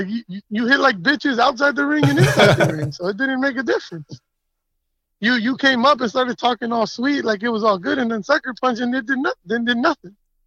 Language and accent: English; Mexico; He's from Venezuela, I grew up in Mexico